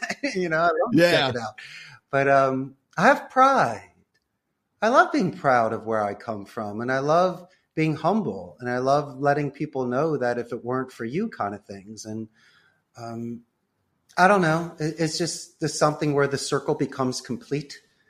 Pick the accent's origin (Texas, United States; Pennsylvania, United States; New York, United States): Pennsylvania, United States; Rydal; I grew up in Rydal.